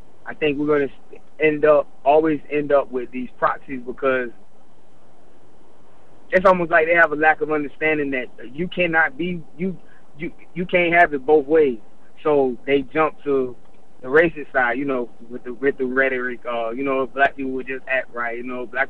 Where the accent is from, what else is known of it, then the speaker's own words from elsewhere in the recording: Florida, United States; But I grew up in South Florida, you know what I mean?